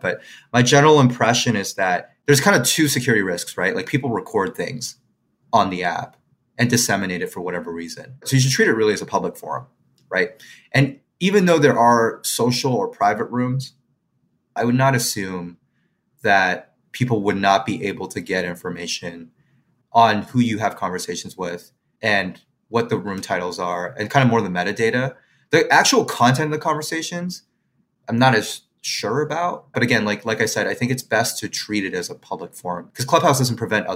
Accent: Quebec, Canada; As you can tell, I grew up in Quebec, although the Anglophone.

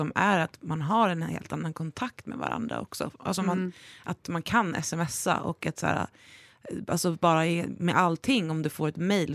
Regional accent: Stockholm, Stockholm County, Sweden; jag är från Stockholm men jag liksom, jag har typ en kompis från så här barndomen kvar.

